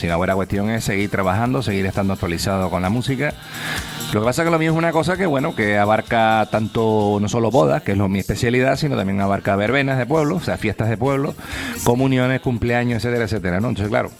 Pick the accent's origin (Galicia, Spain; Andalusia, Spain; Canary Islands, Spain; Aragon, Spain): Canary Islands, Spain; Santa Úrsula; en mi pueblo, por lo menos, lo que es el ayuntamiento